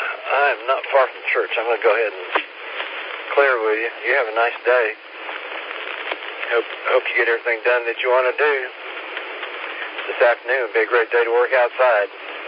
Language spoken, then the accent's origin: English; Kansas, United States; born there; also born or lived in Missouri; But I was born in Kansas, and I have lived in Kansas and also Missouri. And Kansas is a great place to be from.